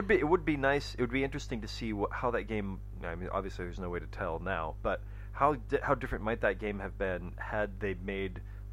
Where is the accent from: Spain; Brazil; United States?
Spain; Barcelona, Catalonia; I'm from Barcelona.